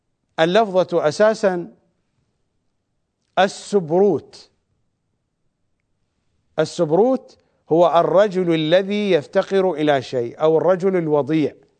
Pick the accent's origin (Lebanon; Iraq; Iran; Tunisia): Iraq; accent: Iraqi; لن أتحدث عن السباريت أو بلهجتنا العراقية السرابيت